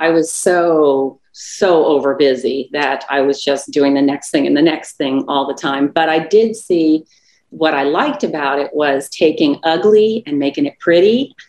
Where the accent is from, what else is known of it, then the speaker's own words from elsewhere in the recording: Ohio, United States; moved away as an adult; We came from Ohio in 1989, and with like the pioneers with big ideas of how we were going to make our lives so much better.